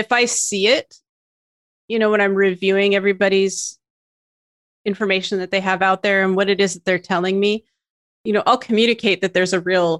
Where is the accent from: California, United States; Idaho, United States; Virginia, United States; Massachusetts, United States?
Idaho, United States; cause I'm from Idaho and there's this team called Boise State